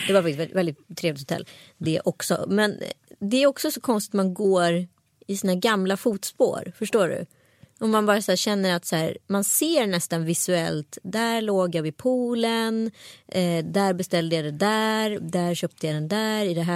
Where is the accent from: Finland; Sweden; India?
India; Kerala; Ja, alltså Indien, i Kerala där jag är ifrån